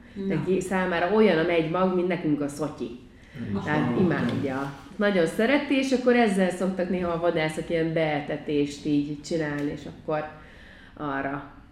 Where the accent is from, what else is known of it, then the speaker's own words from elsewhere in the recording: Budapest, Hungary; érdekes, hogy én Törzsgyökeres 7. kerületi vagyok.